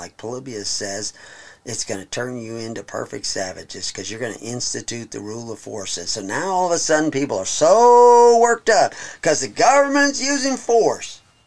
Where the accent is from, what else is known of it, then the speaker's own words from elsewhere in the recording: Texas, United States; but I was raised in Texas.